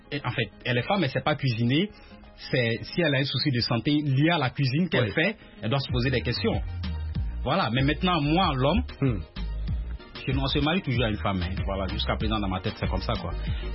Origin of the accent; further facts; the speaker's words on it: Burkina Faso; Chez nous, au Burkina, on disait l'homme est le chef de la famille.